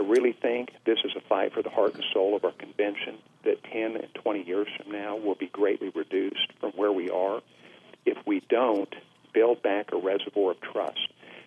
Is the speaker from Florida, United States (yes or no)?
no; Montana, United States; I'm from Montana originally, so not a land that the Southern Baptist bastion